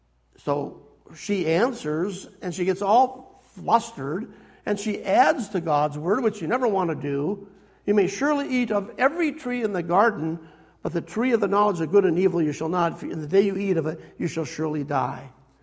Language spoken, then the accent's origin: English; North Branch, Minnesota, United States; when I was growing up in North Branch, Minnesota, back in the dark ages, kids, we didn't even have a key to the front door of our house.